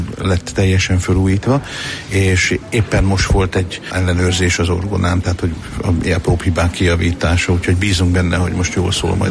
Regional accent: Šamorín, Trnava Region, Slovakia; also born or lived in Vajka; tehát onnit származom, de 4 éves korunkban költöztünk Somorjára, és akkor a vízlépcső építése miatt is, és itt Somorjainak tartom igazán magam, mert hát amióta úgymond az eszemet tudom, azóta Somorjai vagyok.

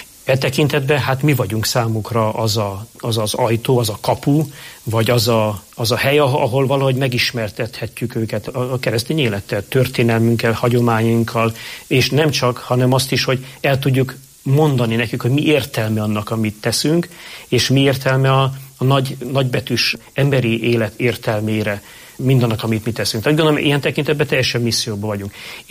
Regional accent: Romania; mert én, aki a 80-as években nőttem fel, hát hasonló tapasztalatokat szereztem, mint amit ő, illetve sokszor azt is érzem, hogy hasonló egyházi életet éltek, mint amit mi is éltünk Romániában, ugye 80-as években.

